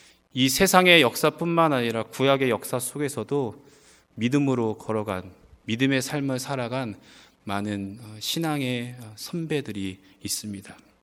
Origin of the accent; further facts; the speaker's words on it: South Korea; 저는 한국 사람입니다 라고 이야기를 했더니